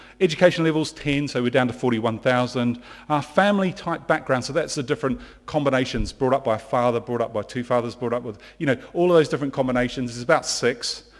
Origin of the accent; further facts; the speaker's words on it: New Zealand; when I come from New Zealand